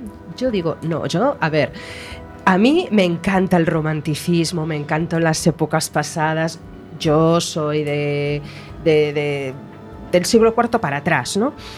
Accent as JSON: {"language": "Spanish", "region": "Galicia", "country": "Spain", "said": "siendo gallegos lo conocemos."}